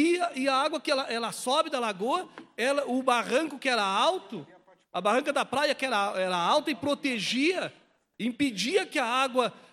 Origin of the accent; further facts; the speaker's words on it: Ilha da Turutama, Brazil; eu que sou morador de lá, né, nasci e moro na Ilha da Turutama com a minha família, né?